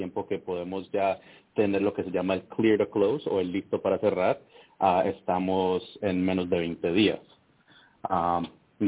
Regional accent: Colombia; now in Cincinnati, United States; Yo sí, soy colombiano, estoy también aquí en Cincinnati

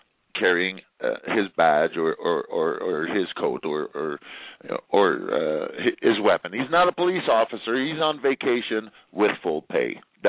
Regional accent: Canada; also born or lived in Paris, France; I'm sorry to say I'm a fucking proud Canadian. I was born in Europe. I was born in Paris, but I was raised in Canada

